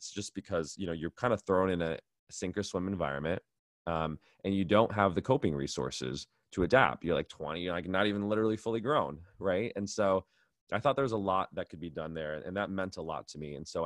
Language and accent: English; San Diego, California, United States; also born or lived in East Coast; I'm a SoCal kid. I grew up in San Diego. I spent 4 years in the East Coast. There was a little bit of a longing for me to come back home.